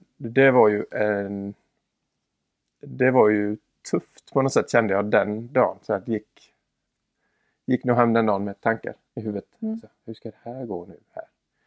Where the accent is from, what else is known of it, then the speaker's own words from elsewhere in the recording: Skövde, Västra Götaland County, Sweden; born there; jag föddes ju här i Habo. Eller Skövde var det väl närmare bestämt. Men vi bodde här på Måsgatan. Och sen flyttade vi till det här gula fina huset som ligger nedanför Smyrnakyrkan. Där bodde jag mina 4 första år.